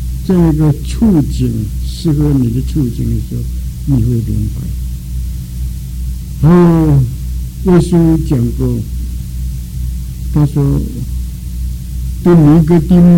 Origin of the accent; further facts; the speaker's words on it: Xiamen, Fujian, China; moved away; 实在是前些年我回到中国去，我回到我们的家乡厦门去